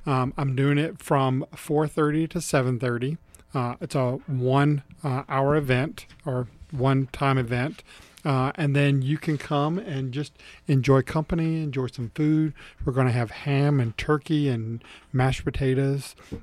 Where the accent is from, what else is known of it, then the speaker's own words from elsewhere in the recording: Richmond, Virginia, United States; moved away; So I've been here for 8 years. I came from Richmond, Virginia, and we moved here, and we love it.